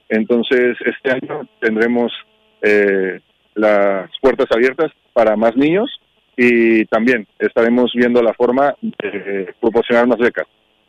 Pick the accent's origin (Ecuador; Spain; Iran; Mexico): Mexico; moved away; Yo soy de México. Vengo desde México para acá